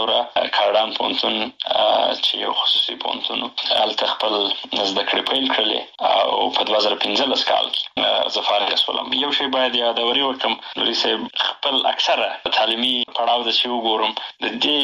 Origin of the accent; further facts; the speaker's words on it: Helmand, Afghanistan; also born or lived in Bagram / Pakistan / Kandahar / Nangarhar; زه په باګرام کې پیدا شوی یم او وروسته د هغې نه د فامیل هجرت ته اړ شوی و پاکستان ته تللی وه دا مې څه مو دا ورې وخت هغه نو وروسته بیا بیرته راغلی یو په هلمند کې نو خاپوړی مې په هلمند کې کړی دي ابتدایي مکتب مې ورې شروع کړی وروسته کندهار ته